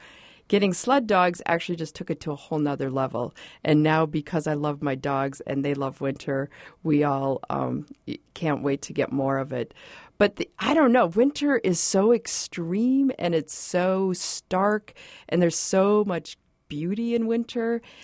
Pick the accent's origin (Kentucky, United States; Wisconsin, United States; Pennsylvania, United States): Wisconsin, United States; I grew up in Wisconsin, southwestern Wisconsin. I'm a driftless girl and grew up on a farm.